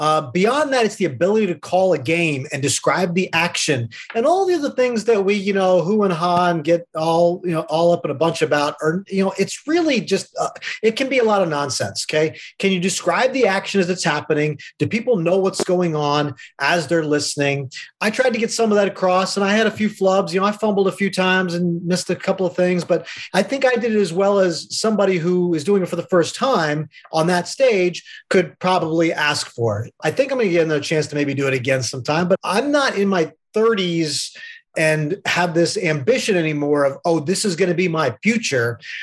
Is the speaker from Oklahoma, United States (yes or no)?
no; Middletown, Pennsylvania, United States; I grew up in Middletown, right? And my ambitions when I started WMSS when I was just a teenager were to be the next Harry Callis.